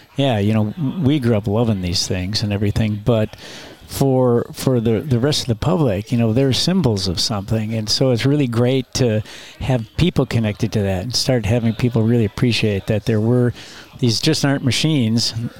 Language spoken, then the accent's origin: English; Green Bay, Wisconsin, United States; and I grew up in Green Bay, Wisconsin, in a blue-collar working-class town where everybody was first or second generation off the farms and stuff like this